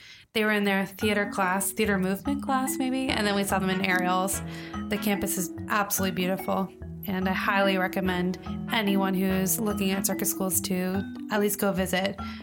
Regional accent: Medfield, Massachusetts, United States; I'm from Medfield.

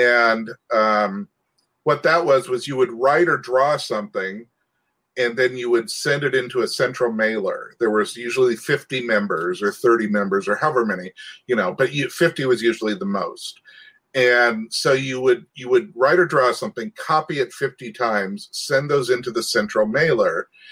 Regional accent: Montana, United States; I was from Montana, and we didn't have them back then.

